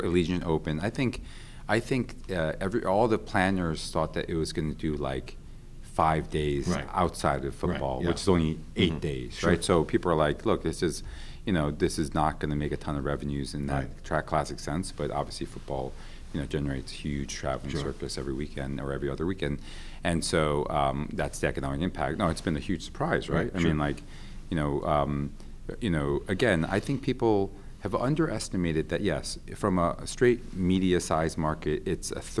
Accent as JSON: {"language": "English", "town": "Queens", "region": "New York", "country": "United States", "tie": "born or raised there", "said": "So I also grew up a baseball fan, a Mets fan. I grew up in Queens."}